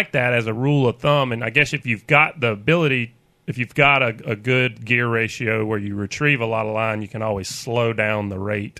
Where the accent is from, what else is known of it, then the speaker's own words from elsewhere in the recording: Alabama, United States; You know, growing up on Fowl River, I kind of just stayed down in my neighborhood.